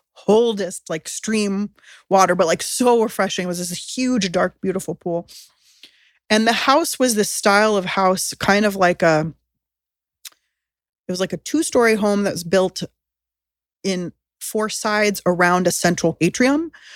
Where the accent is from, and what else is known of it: San Diego, California, United States; born or raised there